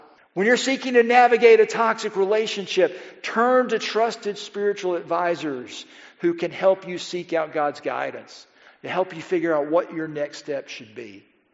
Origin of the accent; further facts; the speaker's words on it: Chattanooga, Tennessee, United States; Back when I was in school and I was growing up in Chattanooga, if you were found here at night, you would be found here in the morning.